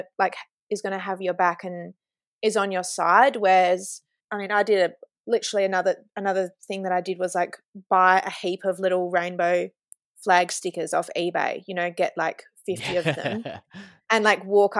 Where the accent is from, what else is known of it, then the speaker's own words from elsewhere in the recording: Kalgoorlie, Western Australia, Australia; I was born in Kalgoorlie Hospital and grew up here and like people knew my family.